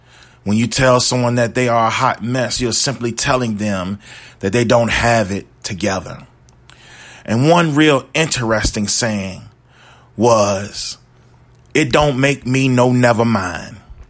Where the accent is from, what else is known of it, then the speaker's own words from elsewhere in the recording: New Jersey, United States; Growing up in New Jersey, we would often spend part of the summer in Lewisburg, North Carolina, where my mother was from.